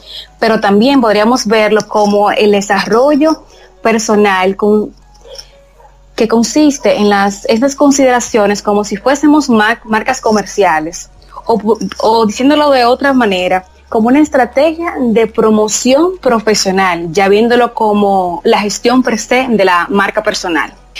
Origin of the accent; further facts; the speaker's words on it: Santiago de los Caballeros, Santiago, Dominican Republic; soy una orgullosa santiaguera, la ciudad corazón